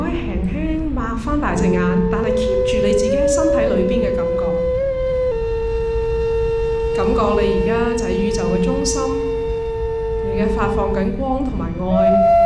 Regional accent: Hong Kong; 我哋香港人，全部嘅香港人

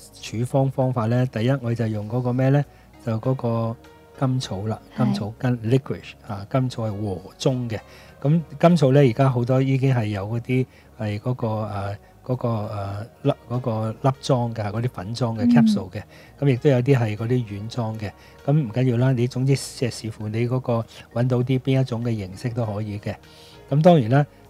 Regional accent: China; 我哋中國人咧成日叫做嗰、那個棉花糖啦

